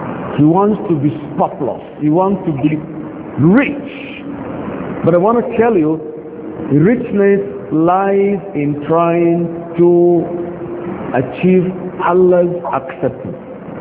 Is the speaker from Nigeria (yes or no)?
yes; Nigeria; On my way back to my home country, Nigeria, to Kano, I picked an accommodation in Cotonou, the capital of Benin Republic